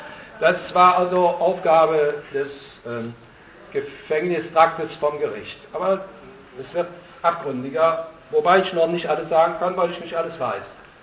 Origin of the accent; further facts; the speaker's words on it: Cologne, North Rhine-Westphalia, Germany; Ich bin Kölner